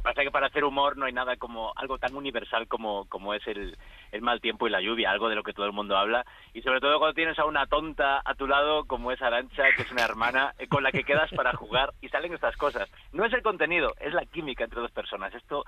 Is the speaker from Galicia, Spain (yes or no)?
yes; Galicia, Spain; A ver, somos gallegos, pero no somos tontos.